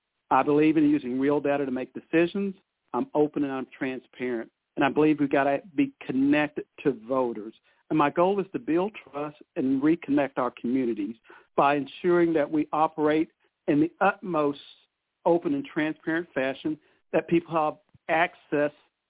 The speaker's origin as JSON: {"language": "English", "region": "Georgia", "country": "United States", "said": "I'm originally from Southwest Georgia. I was raised by a single mom."}